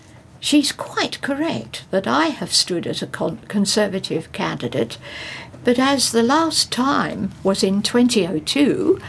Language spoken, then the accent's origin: English; Winchester, South East England, United Kingdom; I grew up in Winchester